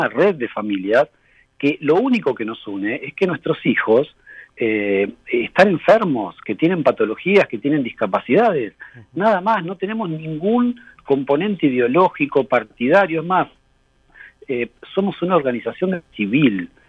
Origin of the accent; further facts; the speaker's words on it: La Plata, Buenos Aires Province, Argentina; nosotros somos de La Plata